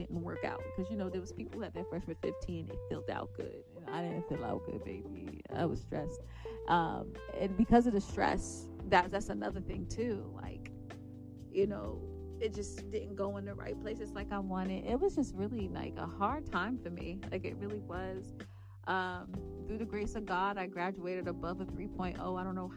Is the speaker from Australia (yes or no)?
no; Boston, Massachusetts, United States; me having a job in the city, right, because I'm from Boston.